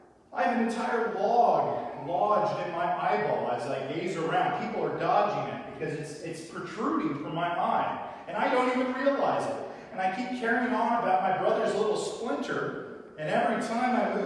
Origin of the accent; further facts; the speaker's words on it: California, United States; because we're from California and we still have to use lingo, even though I'm former Californian and don't identify with the politics of the state